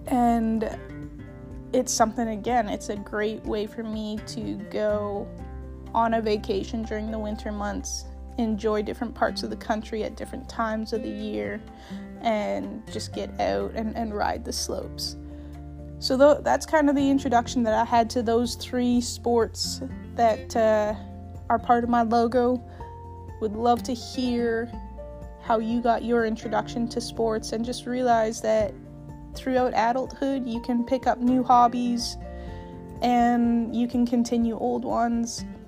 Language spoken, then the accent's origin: English; Canada; So, being Canadian